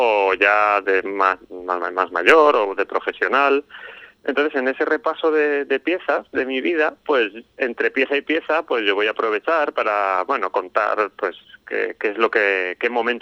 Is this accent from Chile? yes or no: no; Valencia, Valencian Community, Spain; now in Ubrique, Spain; yo vengo de Valencia, ¿no?